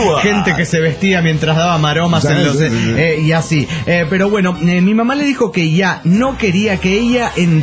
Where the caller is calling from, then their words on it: Aguascalientes, Mexico; de Aguascalientes, México.